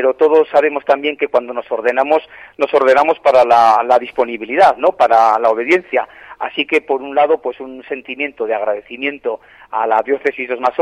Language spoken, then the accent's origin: Spanish; Autol, La Rioja, Spain; Mi infancia fue pues como la de cualquier niño de mi pueblo. Yo iba al colegio, a la escuela de Autol, una escuela pública